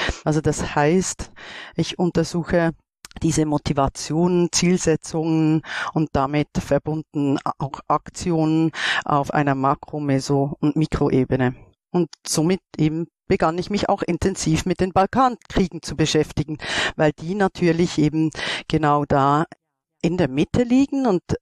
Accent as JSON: {"language": "German", "country": "Switzerland", "said": "wie man hört, ich komme aus der Schweiz."}